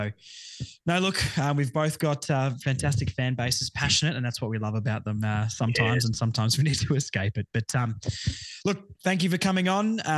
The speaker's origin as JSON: {"language": "English", "town": "Launceston", "region": "Tasmania", "country": "Australia", "said": "I'm from Launceston. It's only a couple of hours away, I'd say."}